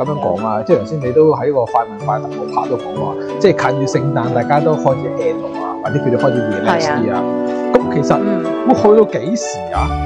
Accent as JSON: {"language": "Cantonese", "country": "China", "said": "其實就好似我哋中國人過年或者各國人"}